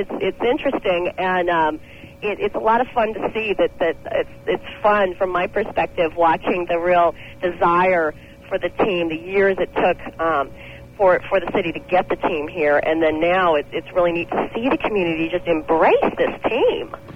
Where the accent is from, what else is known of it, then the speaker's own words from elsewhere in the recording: Oregon, United States; also born or lived in Ohio; now in Florida, United States; I come from the Northwest, originally, United States, in Oregon.